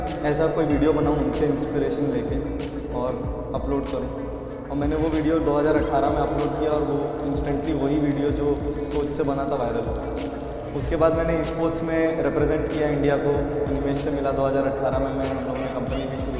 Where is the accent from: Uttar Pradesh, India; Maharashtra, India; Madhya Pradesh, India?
Maharashtra, India; Navi Mumbai; मैं पला बड़ा मुंबई में हूँ, नवी मुंबई में